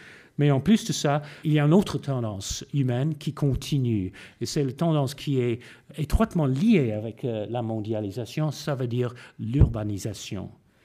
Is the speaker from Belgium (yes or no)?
no; England, United Kingdom; je suis anglais.